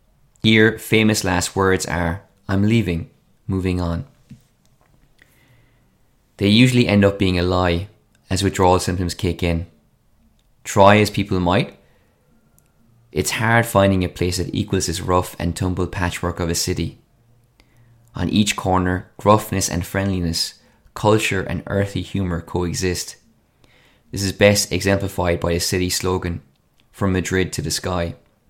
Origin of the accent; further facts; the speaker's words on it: Ireland; when she found out I was from Ireland, she spoke about being in Belfast and about the injustice endured by Irish people under British rule.